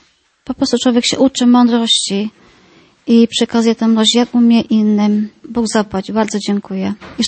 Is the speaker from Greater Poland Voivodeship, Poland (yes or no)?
no; Gaszyn, Łódź Voivodeship, Poland; pochodzę z parafii okolicy tutaj Wielunia, Gaszyn, parafia Najświętszego imienia Maryi.